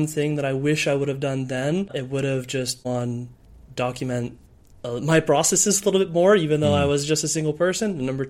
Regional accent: San Diego, California, United States; moved away as an adult; now in Netherlands; about 5 years ago, I moved from San Diego in the States, where I'm originally from, to the Netherlands.

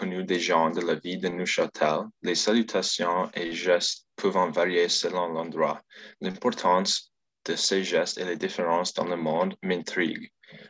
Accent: Italy; French is a second language; Je suis italien et mes grands-parents ont aussi un vignoble.

